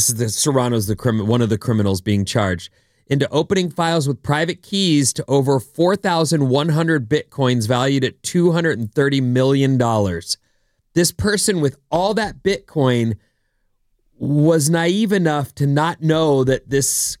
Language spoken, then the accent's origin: English; Irvine, California, United States; You know, I grew up in Irvine, California.